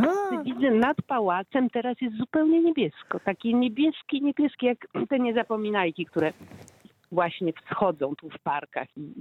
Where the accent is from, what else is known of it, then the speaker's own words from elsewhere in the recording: Warsaw, Masovian Voivodeship, Poland; ale jednak jestem z Warszawy i Warszawa jest moim miejscem na świecie.